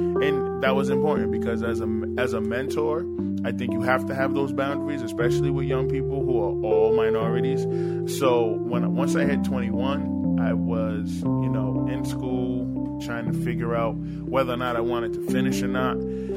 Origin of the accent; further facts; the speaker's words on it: Providence, Rhode Island, United States; and I am from Providence, Rhode Island.